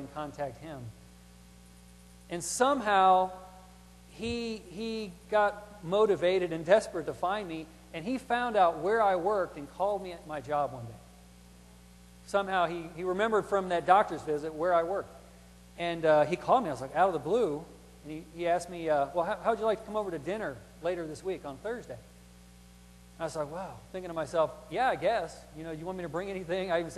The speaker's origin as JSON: {"language": "English", "town": "Oxford", "region": "Ohio", "country": "United States", "also_born_or_lived": "Fairborn, Ohio", "said": "I am from Oxford, Ohio, but I've actually only lived there about 3 years. Most of my Christian life, I've lived in Fairborn, Ohio."}